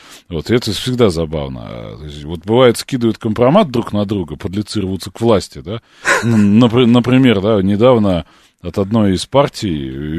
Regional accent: Moscow, Russia; Вот я москвич, да, я москвич.

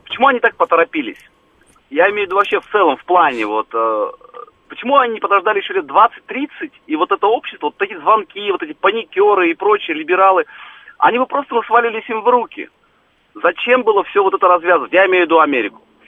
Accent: Kyrgyzstan; moved away as an adult; Я родом из Киргизии, я учился в американском университете

